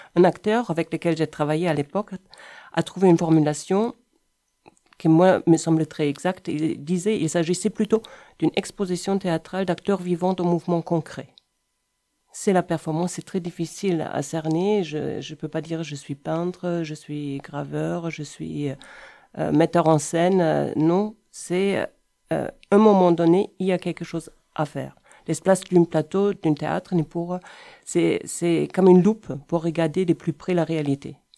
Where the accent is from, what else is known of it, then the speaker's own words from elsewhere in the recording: North Rhine-Westphalia, Germany; French is a second language; moved away as an adult; now in Montpellier, France; Je suis arrivée à Montpellier en 86. Je viens d'Allemagne, entre Cologne et Düsseldorf.